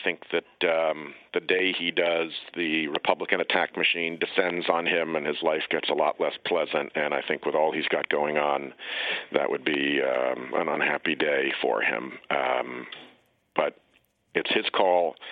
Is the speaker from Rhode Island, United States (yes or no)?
yes; Rhode Island, United States; particularly in my home state of Rhode Island